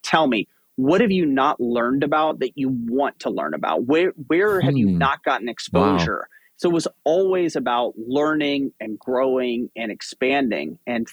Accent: Shreveport, Louisiana, United States; I grew up in Shreveport, Louisiana, which is this small town, northwest Louisiana, right at the point where Arkansas and Texas and Louisiana all come together.

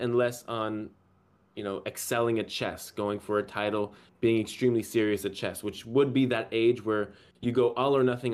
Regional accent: Canada; because I'm from Canada

